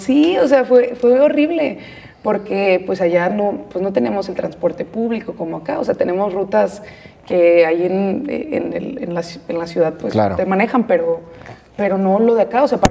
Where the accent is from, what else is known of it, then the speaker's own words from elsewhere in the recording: Tala, Jalisco, Mexico; Sí, yo nací, crecí, o sea, estudié en el kinder en Teochitlán